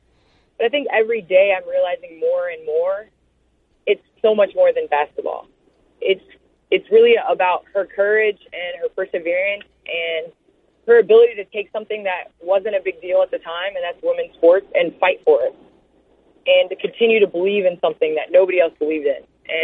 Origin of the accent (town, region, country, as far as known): Chicago, Illinois, United States